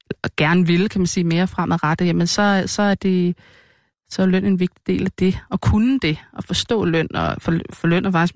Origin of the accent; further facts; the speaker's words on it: Kirke Sønderup, Zealand, Denmark; Så vil jeg nok sige Vestsjælland, for det er jo der, jeg sådan mest har haft min folkeskolegang.